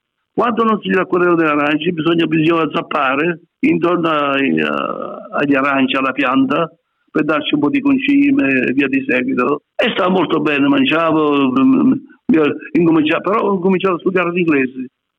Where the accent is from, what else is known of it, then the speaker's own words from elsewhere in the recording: Calabria, Italy; io da italiano, sono calabrese, sogno, calabrese.